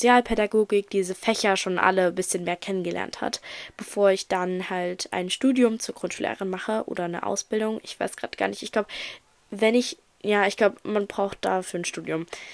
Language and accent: German; Saxony, Germany; ich komme ja aus Sachsen, da hat man jetzt halt nur noch eine Woche Schule